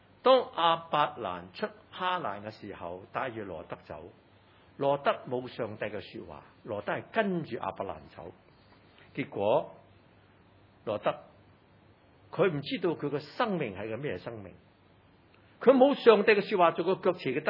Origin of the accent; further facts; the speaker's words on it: Hong Kong; 我从小到大在这里长大，我看着这个社会变化，我这里受教育，从事教育工作